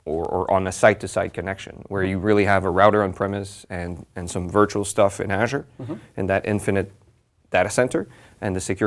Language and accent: English; Montreal, Quebec, Canada; I'm from Montreal